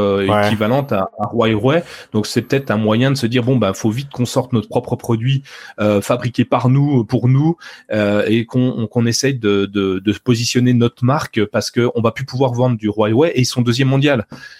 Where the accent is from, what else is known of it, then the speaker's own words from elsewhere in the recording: France; Si je suis français, en l'occurrence, c'est le cas